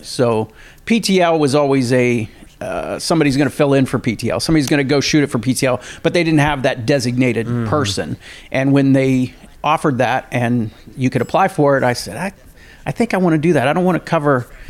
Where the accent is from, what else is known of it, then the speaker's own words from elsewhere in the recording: West Virginia, United States; Yeah, I started in my hometown in West Virginia, working at a small station for about 5 years, and then took another job in West Virginia in Charleston.